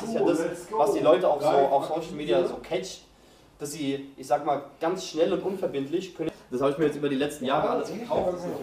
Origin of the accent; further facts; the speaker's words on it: Maintal, Hesse, Germany; Und ich komme aus Maintal. Ich weiß nicht, sagt dir Maintal was? Ja, ist direkt zwischen Hanau und Frankfurt und eigentlich quasi in Fechenheim.